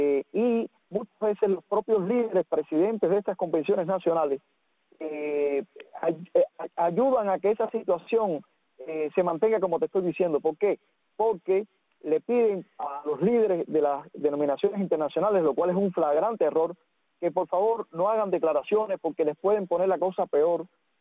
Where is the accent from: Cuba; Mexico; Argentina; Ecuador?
Cuba; nosotros como cubanos